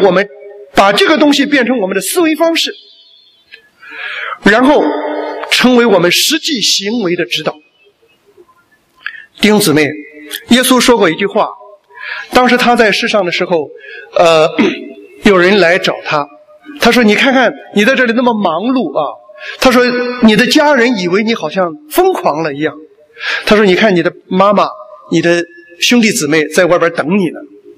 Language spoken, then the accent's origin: Chinese; China; now in Australia; 我们从中国来到了澳大利亚